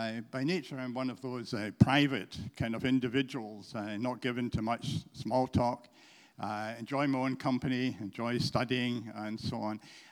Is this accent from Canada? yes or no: no; Linlithgow, Scotland, United Kingdom; Even though I'm from Linlithgow, and yeah.